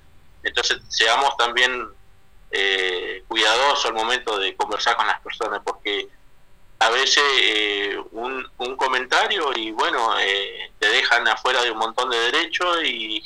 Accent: Loncopué, Neuquén, Argentina; O sea, porque somos de Loncopué, tratándonos como personas que somos irresponsables

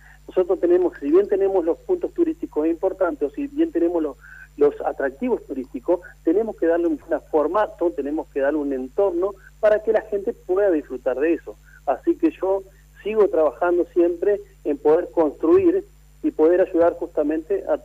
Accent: Argentina; soy el único argentino que ha quedado directamente para presentar estos circuitos turísticos

